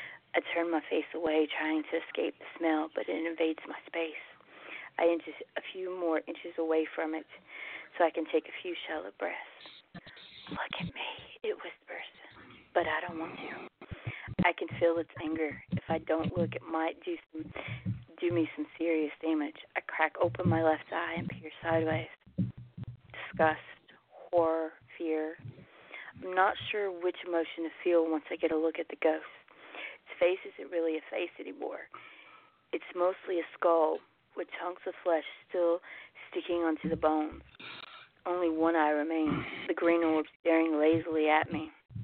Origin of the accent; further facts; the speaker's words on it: the South, United States; Well, you know, it's okay because I'm from the South, so we say that all the time, whether we're on the phone or just chatting in person.